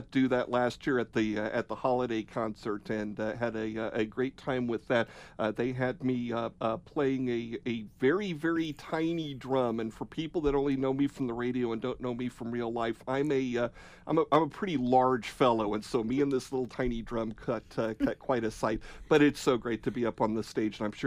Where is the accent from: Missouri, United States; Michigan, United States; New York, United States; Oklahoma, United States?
Oklahoma, United States; And I am originally from Oklahoma, and I love telling this story.